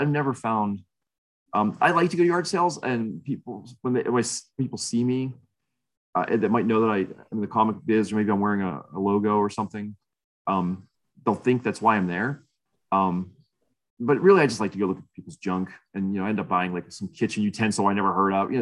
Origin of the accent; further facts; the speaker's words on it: Ellwood City, Pennsylvania, United States; And this is in Elwood City where we have a store. That's my hometown. So as you can imagine, Elwood City, just a small town.